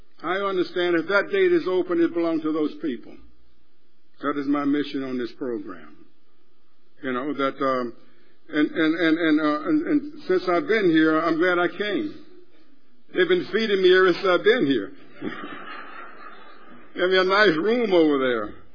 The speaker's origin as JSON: {"language": "English", "region": "Alabama", "country": "United States", "said": "I'm from the South. I came out of Alabama, you know, and it was a way of life that we were taught there. And you grew up with that, you know, in the South, you know."}